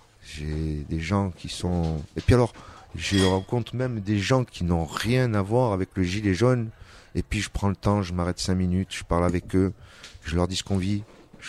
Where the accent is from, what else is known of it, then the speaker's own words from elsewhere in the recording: Marseille, Provence-Alpes-Côte d'Azur, France; je viens de Marseille et tout, je suis secouriste